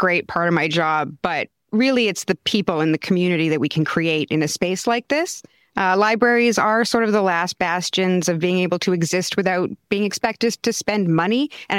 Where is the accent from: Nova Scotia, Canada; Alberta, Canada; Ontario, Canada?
Ontario, Canada; Thornhill; So usually I tell people Toronto, but this is one of the few communities where I can say that I grew up in Thornhill